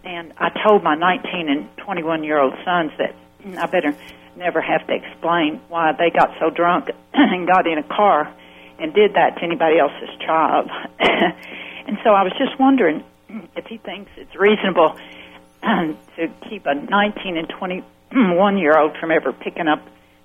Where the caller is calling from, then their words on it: Little Rock, Arkansas, United States; I'm from Little Rock, Arkansas, and I had a comment and a question.